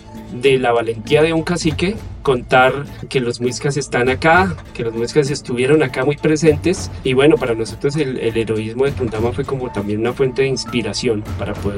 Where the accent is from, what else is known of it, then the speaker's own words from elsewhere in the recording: Colombia; uno uno como colombiano